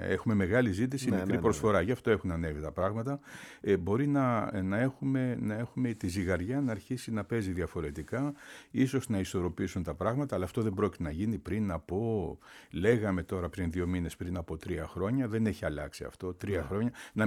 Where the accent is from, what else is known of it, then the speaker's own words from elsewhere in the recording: Western Macedonia, Greece; Πρώτα απ' όλα κατάγομαι από τη Δυτική Μακεδονία.